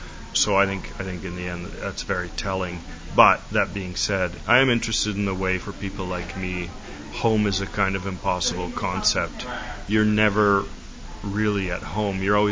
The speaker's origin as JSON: {"language": "English", "country": "Canada", "tie": "born there", "also_born_or_lived": "Hungary", "said": "I was always bedeviled by a sense of being an outsider, even though I was born in Canada."}